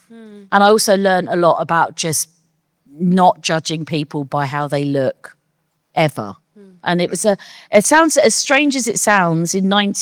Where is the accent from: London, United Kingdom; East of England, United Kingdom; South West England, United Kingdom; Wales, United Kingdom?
London, United Kingdom; And I was like, "Yeah," because I was from London.